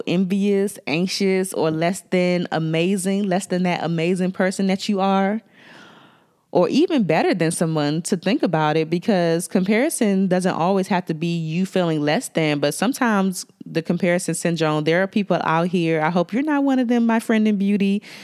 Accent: District of Columbia, United States; accent: DC; with my DC accent, I want to give you my 5 tips for curing comparison syndrome

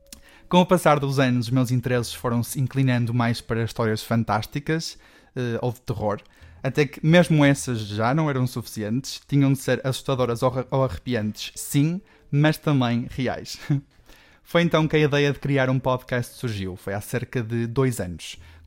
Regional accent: Germany; Mas eu sou alemão, portanto, sou um bocado, né?

